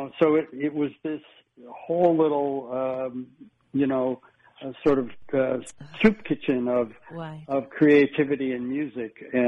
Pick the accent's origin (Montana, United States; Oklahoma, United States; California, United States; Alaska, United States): California, United States; Los Angeles; I grew up in the Valley.